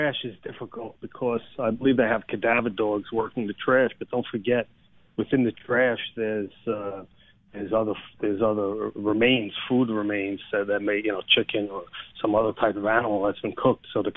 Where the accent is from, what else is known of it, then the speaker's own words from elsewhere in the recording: New York, United States; I'm from New York. I'm licensed in New York. I've been teaching in Connecticut. My background is all New York.